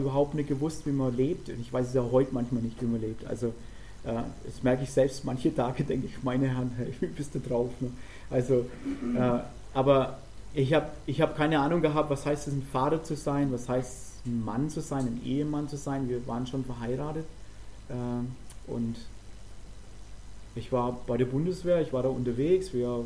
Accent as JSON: {"language": "German", "region": "Bavaria", "country": "Germany", "said": "Wir kommen ursprünglich aus Nordostbayern. Ursprünglich, da sind wir beide zum Glauben gekommen. Ich war 24, meine Frau war 22 damals."}